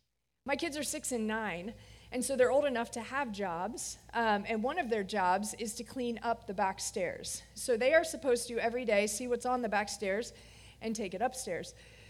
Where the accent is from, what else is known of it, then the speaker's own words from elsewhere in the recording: Florida, United States; now in Cincinnati, United States; I'm from Florida, so I don't typically appreciate Cincinnati weather.